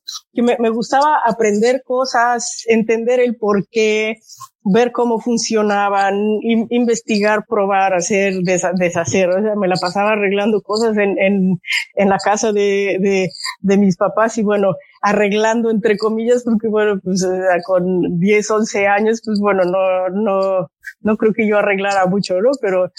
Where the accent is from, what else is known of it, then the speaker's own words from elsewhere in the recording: Mexico City, Mexico; moved away as an adult; also born or lived in United Kingdom; now in Boston, United States; soy originaria de la Ciudad de México. Llevo 26 años fuera. Mis primeros 8 años los pasé en el Reino Unido haciendo estudios de posgrado y después me cambié para acá a Boston y Boston en Estados Unidos y llevo 18 años aquí, ¿no?